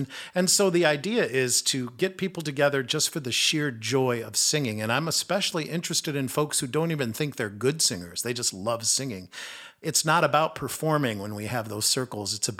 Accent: Detroit, Michigan, United States; since you were just talking about my hometown of Detroit, which, gets a pretty bad rap in the world, but it's a great place to live.

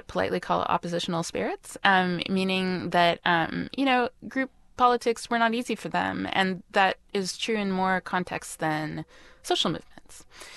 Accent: Canada; I'm actually Canadian

